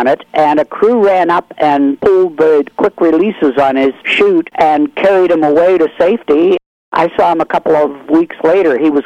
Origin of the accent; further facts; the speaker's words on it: Pittsburgh, Pennsylvania, United States; spent most of it at home in Pennsylvania and then went down to Cape Canaveral.